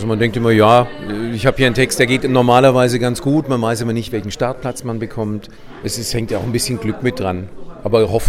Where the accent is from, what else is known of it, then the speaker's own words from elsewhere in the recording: Schwabach, Bavaria, Germany; in Schwabach war, wo ich herkomme und die Hälfte des Publikums kannte ich persönlich.